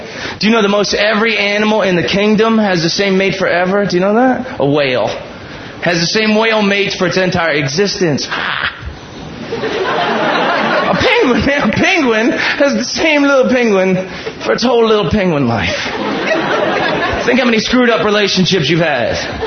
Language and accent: English; Florida, United States; because I grew up in Florida, everybody.